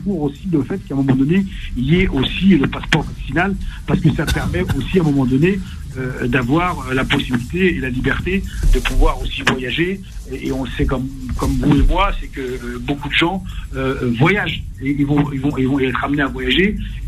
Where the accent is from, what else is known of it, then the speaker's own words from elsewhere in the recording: France; born there; nous, on est nés en France. Ouais. Nos parents sont venus en France.